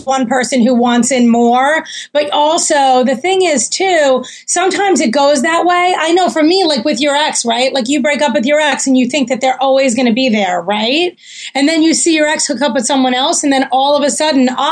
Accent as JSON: {"language": "English", "town": "Farmingdale", "region": "New York", "country": "United States", "lives_now": "Los Angeles, United States", "said": "And it's funny, everyone out here in LA refers to it as that island I come from."}